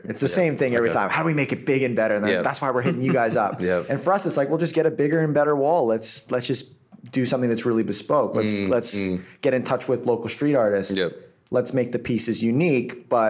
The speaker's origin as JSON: {"language": "English", "town": "Toronto", "region": "Ontario", "country": "Canada", "tie": "born or raised there", "moved": "yes", "said": "Originally from Canada, born and raised in Toronto, Canada, represent. Moved down here about 7 years ago"}